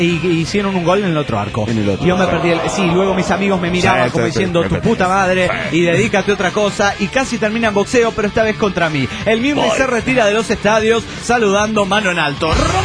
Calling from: Córdoba, Argentina; de Córdoba, Argentina.

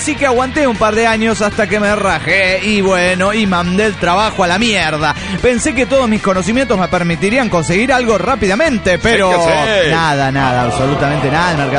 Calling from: Tijuana, Baja California, Mexico; de Tijuana, México.

